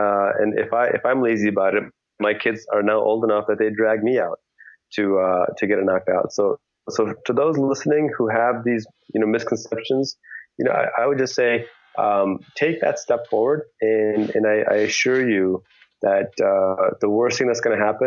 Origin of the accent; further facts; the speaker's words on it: United States; from my perspective as a Muslim, as an American, you know, my door is going to stay open.